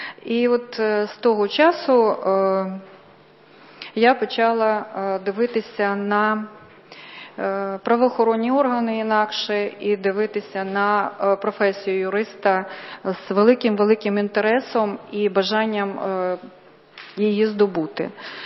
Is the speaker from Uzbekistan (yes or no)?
no; Lithuania; now in Ukraine; Народилась в Україні, виросла в Литві, все життя мріяла жити в Україні. Приїхала в Україну, поступила в університет